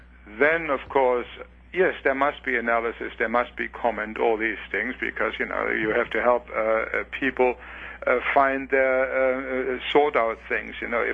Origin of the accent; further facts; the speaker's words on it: Leipzig, Saxony, Germany; In fact, in my hometown in Leipzig, until the end of the 18th century, the Latin Mass was still sung alongside other forms of the Mass.